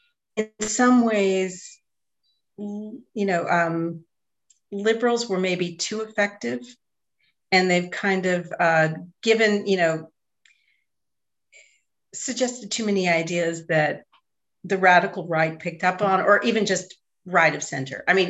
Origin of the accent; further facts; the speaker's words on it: San Leandro, California, United States; And I think of like my experience growing up in the 70s in the San Francisco Bay Area. And even though I grew up in San Leandro, I had a lot of influence.